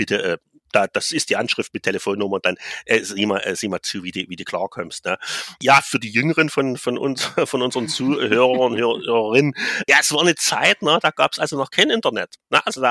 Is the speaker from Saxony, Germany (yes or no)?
yes; Saxony, Germany; weil ich komme ja aus dem Osten, ich bin halt in der Nähe von Dresden groß geworden